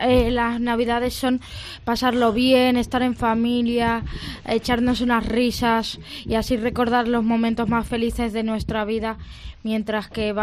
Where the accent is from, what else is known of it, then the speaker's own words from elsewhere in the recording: Russia; Spanish is a second language; Soy ruso.